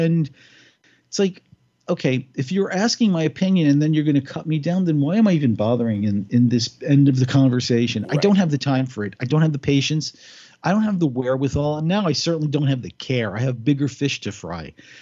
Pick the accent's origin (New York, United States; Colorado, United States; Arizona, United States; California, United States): New York, United States; Staten Island; he's from right here in Staten Island, from where I'm from. We're both from Eltingville.